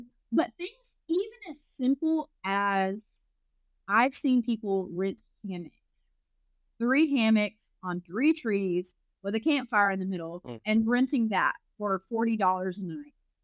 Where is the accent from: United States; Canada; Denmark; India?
United States; Alabama; I'm from Alabama, so it's not, it don't bother you very much either.